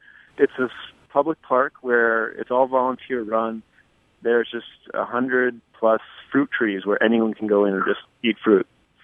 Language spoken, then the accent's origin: English; Martha's Vineyard, Massachusetts, United States; So I grew up on Martha's Vineyard off the coast of Massachusetts. And, you know, my dad's a postmaster there. His dad was a postmaster there. My mom's a school nurse there